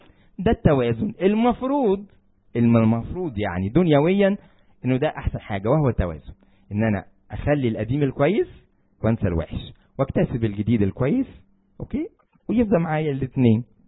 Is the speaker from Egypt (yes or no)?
yes; Egypt; بس احنا عندنا في مصر موجوده، يعني عادي عادي جدا